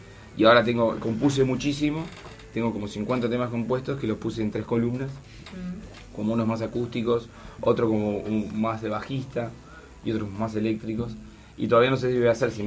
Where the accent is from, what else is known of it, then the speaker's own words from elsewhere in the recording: Buceo, Montevideo, Uruguay; born there; en Buceo, donde yo nací